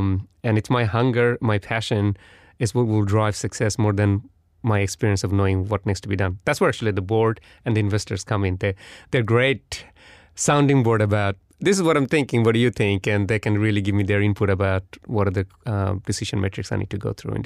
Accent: Australia; given that we're Australian.

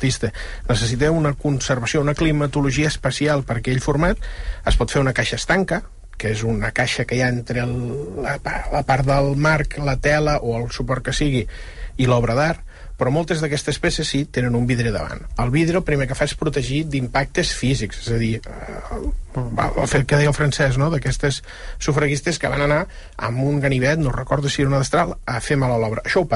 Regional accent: Catalonia, Spain; Els que som de la Catalunya Nova

